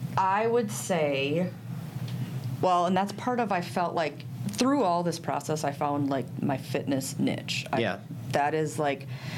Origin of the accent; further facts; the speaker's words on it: Minnesota, United States; now in Wisconsin, United States; I'm originally from Minnesota. And then I met my husband, and we moved across the river to Wisconsin.